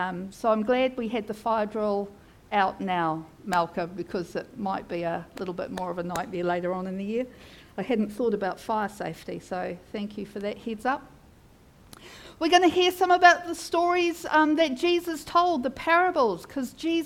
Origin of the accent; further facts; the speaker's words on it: Auckland, New Zealand; I was born and raised in Auckland, but every trip that we took as a family was out of Auckland, going to visit family that lived far away.